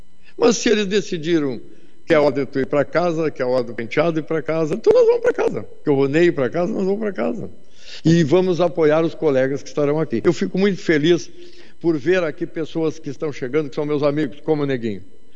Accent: São Sepé, Rio Grande do Sul, Brazil; born there; now in São José do Norte, Brazil; porque eu vivi mais tempo da minha vida aqui em São José do Norte do que lá onde eu nasci, na minha cidade natal de São Sepé. Eu estou há mais anos da minha vida aqui do que lá.

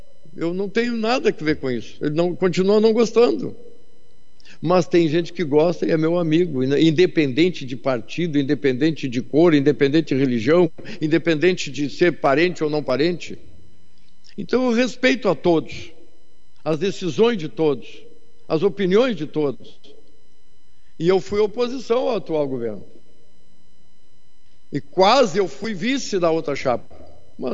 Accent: São Sepé, Rio Grande do Sul, Brazil; born there; now in São José do Norte, Brazil; porque eu vivi mais tempo da minha vida aqui em São José do Norte do que lá onde eu nasci, na minha cidade natal de São Sepé. Eu estou há mais anos da minha vida aqui do que lá.

